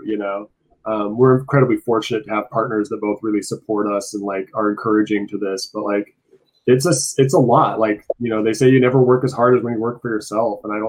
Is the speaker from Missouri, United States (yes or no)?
no; Oregon, United States; we're Oregon kids, rainy day kids. We stayed inside a lot and played video games growing up.